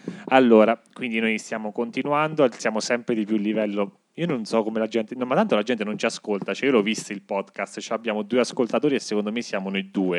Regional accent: Southern Italy, Italy; Io che sono terrone lo spiego

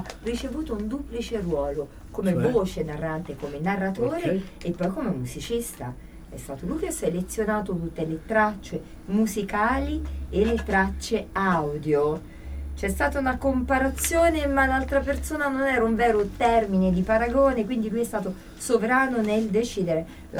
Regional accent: Perugia, Umbria, Italy; io sono di Perugia, amo la mia città

